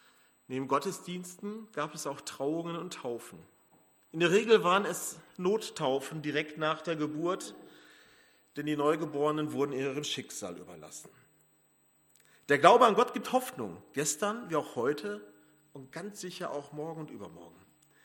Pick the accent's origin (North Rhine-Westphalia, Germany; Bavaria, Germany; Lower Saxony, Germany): North Rhine-Westphalia, Germany; Gelsenkirchen; wenn ich an meine Heimatstadt Gelsenkirchen denke